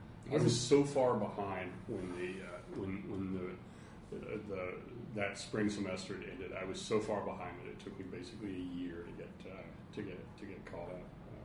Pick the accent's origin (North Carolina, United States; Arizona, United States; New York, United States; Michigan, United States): North Carolina, United States; you know, this week in my home state of North Carolina.